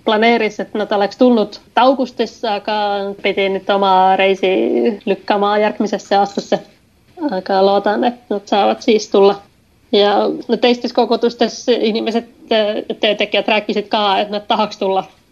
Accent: Kouvola, Kymenlaakso, Finland; Kouvola-kokoutusesta, missä on mun vanha kotikokoutus. Mä olen Kouvolasta pärit itse.

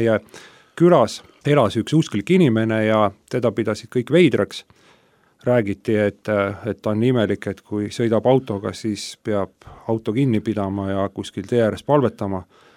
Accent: South Estonia, Estonia; Ja kuna ma ise olen pärit Lõuna-Eestist suht maapiirkonnast, siis seal tuli nagu suviti koolivahel tööle minna

